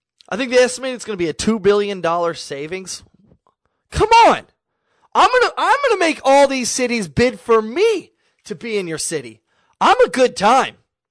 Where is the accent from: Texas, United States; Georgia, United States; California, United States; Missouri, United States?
Missouri, United States; Kansas City; I haven't been to Wichita in like 15 years, but I grew up in Kansas City